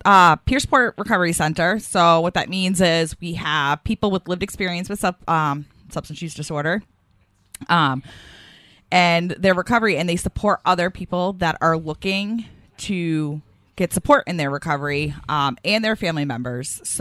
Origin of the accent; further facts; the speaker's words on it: Milford, United States; I grew up in Milford.